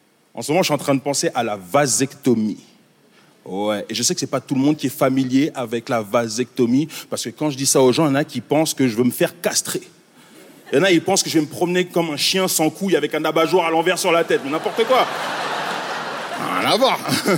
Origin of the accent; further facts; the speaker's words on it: Montreal, Quebec, Canada; Moi, je viens de Montréal.